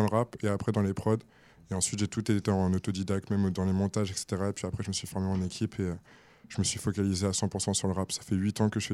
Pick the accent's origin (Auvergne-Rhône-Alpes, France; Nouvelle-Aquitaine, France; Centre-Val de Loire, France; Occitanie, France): Centre-Val de Loire, France; Chartres; Je suis originaire de Chartres de base.